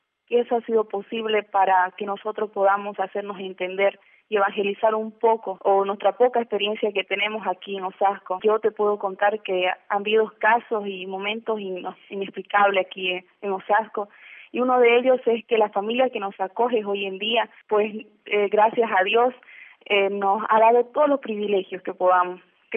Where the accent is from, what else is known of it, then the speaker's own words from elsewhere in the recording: Bolivia; solamente somos 3 representantes de Bolivia.